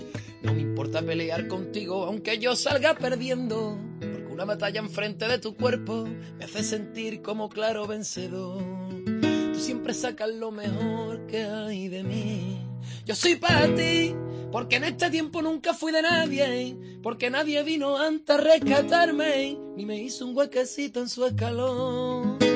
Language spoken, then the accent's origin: Spanish; Cádiz, Andalusia, Spain; Empecé jovencito, yo con 10 años me gustaba mucho la chirigota y el carnaval, como buen gaditano.